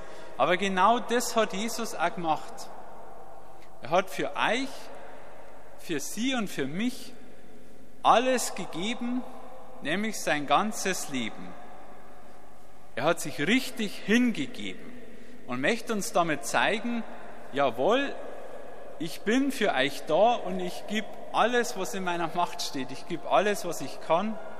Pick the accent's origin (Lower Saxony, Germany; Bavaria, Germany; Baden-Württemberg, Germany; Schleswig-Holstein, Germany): Bavaria, Germany; Ich komme ja so aus dem Landkreis Landshut, aus Niederbayern.